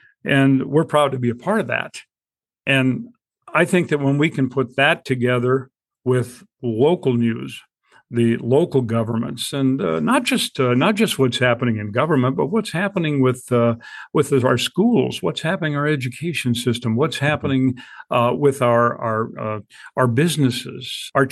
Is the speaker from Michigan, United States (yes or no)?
no; Washington, United States; And of course, I came from Northwest Washington State.